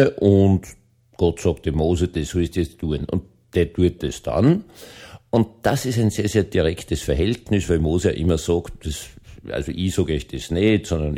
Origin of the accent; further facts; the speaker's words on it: Austria; Als Österreicher verstehe ich das total. Ich weiß nicht, ob ich es einem Deutschen erklären kann.